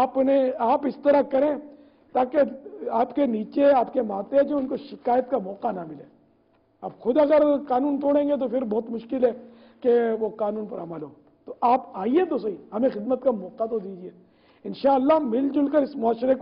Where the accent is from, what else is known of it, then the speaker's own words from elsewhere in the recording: Karachi, Sindh, Pakistan; born there; میں نے کتیانہ نہیں دیکھا، میں باب المدینہ پیدا ہوا، میرے ماں باپ کتیانے کہتے،